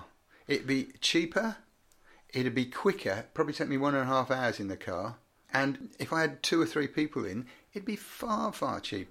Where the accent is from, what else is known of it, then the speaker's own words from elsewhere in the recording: Birmingham, West Midlands, United Kingdom; It stuck in my mind, obviously, because I'm from Birmingham, if I haven't said that before.